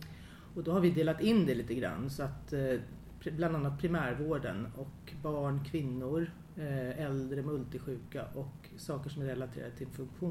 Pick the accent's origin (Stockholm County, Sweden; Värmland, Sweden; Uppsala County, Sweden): Stockholm County, Sweden; Tyresö; jag är faktiskt uppväxt i Tyresö.